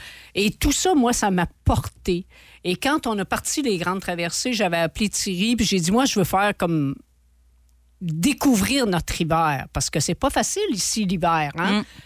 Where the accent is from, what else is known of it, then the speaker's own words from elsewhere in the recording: Pointe-Frégate, Quebec, Canada; Moi, je viens de Pointe-Frégate, sur le bord de la mer. Tu sais, quand t'es petite puis que tu cours sur les crans et que t'as cette vaste étendue de mer